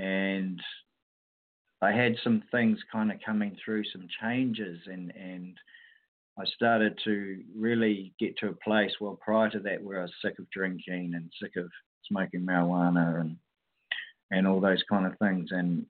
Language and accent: English; New Zealand; I was thinking of moving back to my hometown, which was quite a surprise for me